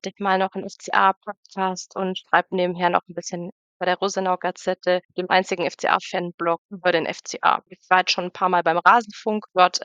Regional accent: Augsburg, Bavaria, Germany; gebürtige Augsburgerin.

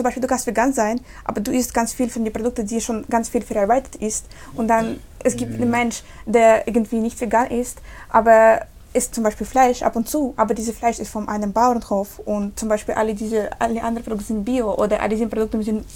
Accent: Siberia, Russia; German is a second language; ich komme aus Russland und meine Familie kommt aus Sibirien.

